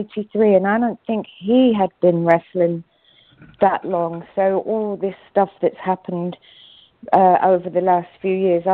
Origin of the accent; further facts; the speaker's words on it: England, United Kingdom; moved away as an adult; We came from England to Los Angeles together, and we were staying in the real glamorous part of LA at the time for us.